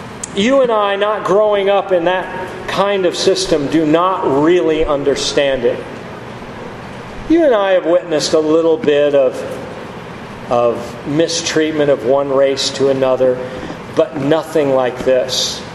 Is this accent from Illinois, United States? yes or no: no; Iowa, United States; Several years ago, I had to make a trip back home to my hometown. You know, I've always said Iowa's a great state to be from, and about 1,000 miles is a good start.